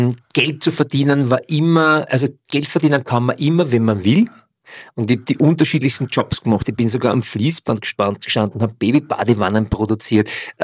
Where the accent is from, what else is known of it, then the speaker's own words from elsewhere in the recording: Vienna, Austria; Oder zu Hause in Floridsdorf, wo ich aufgewachsen bin